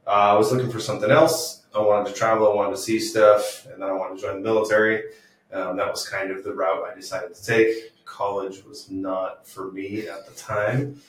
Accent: Camarillo, California, United States; All right, so I'm not originally from the Florida Panhandle. I was born and raised in Camarillo, California. There's two L's in there. It's Spanish, so if you look it up, it's Camarillo.

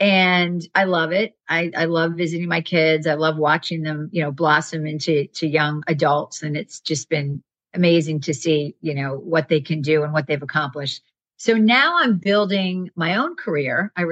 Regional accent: Pennsylvania, United States; My dad was a DA in the county where I grew up in Pennsylvania.

